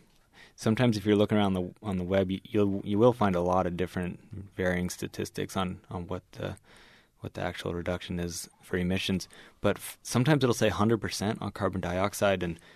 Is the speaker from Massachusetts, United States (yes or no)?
yes; Boston, Massachusetts, United States; also born or lived in Oregon; Originally I'm from Boston.